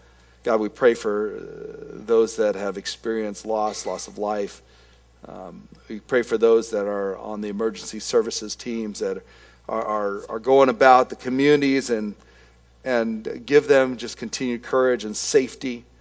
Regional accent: Philippines; And then as a Filipino with a flat nose, it's like, no, I'm good.

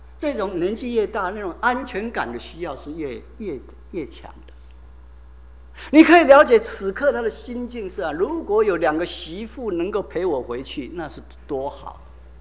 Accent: China; 他没有像没有说像我们中国人喜欢常会用的话

